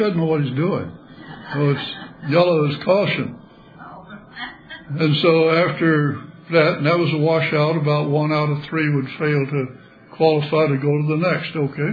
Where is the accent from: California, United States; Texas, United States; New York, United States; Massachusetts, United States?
Texas, United States; I grew up in West Texas